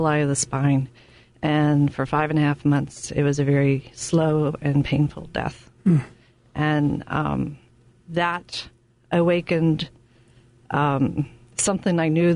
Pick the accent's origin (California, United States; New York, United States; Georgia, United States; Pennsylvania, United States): Pennsylvania, United States; Latrobe; I'm from Western Pennsylvania, called Latrobe, Pennsylvania, Steeler Town, Pirates. And I was a country girl, raised in the country.